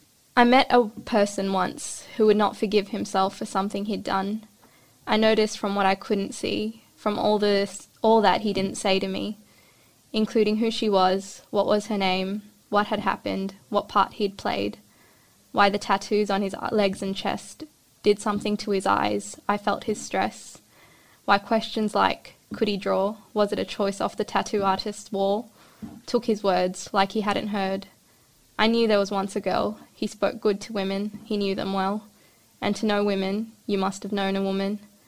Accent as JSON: {"language": "English", "town": "Sydney", "region": "New South Wales", "country": "Australia", "tie": "born or raised there", "said": "I grew up in Southwest Sydney, and a lot of my friends growing up were Bengali too"}